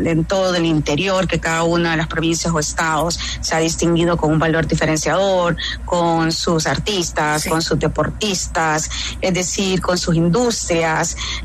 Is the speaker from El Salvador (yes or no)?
yes; El Salvador; uno se siente muy orgulloso a la hora de decir soy del Salvador